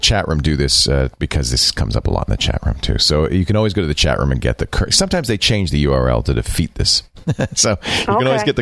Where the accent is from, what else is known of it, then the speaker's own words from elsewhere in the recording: New York, United States; also born or lived in Rhode Island; My family's from Jersey. I grew up in New York.